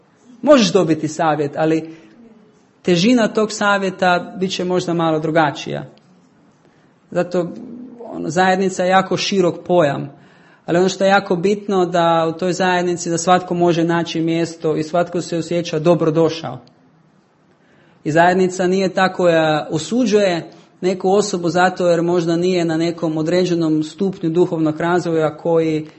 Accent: Croatia; Ja sam iz Hrvaške. Kaj nije očitno.

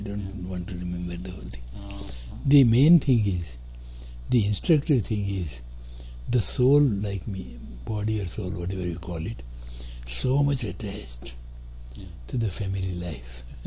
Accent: Gujarat, India; as a being Indian, and that too Gujarati Grahastha, is how much at least he should be.

